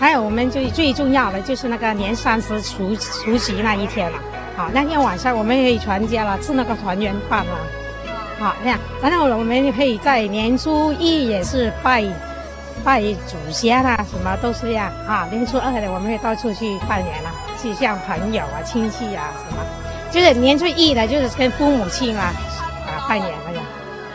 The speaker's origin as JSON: {"language": "Chinese", "country": "Vietnam", "second_language": "Chinese", "said": "我们越南通常的过年就像我们也是很传统的"}